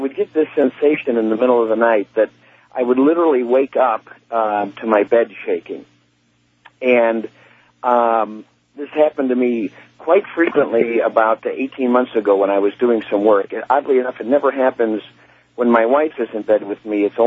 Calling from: Chicago, Illinois, United States; I'm calling from Chicago, listening to WLSAM in Chicago.

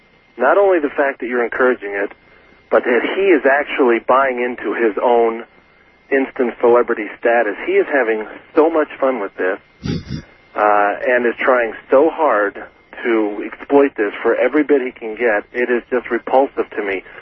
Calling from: Fort Myers, Florida, United States; I'm calling from Fort Myers, Florida.

